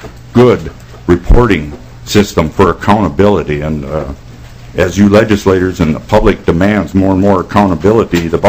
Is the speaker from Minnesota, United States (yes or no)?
yes; Minnesota, United States; I'm a farmer from Chippewa County in western Minnesota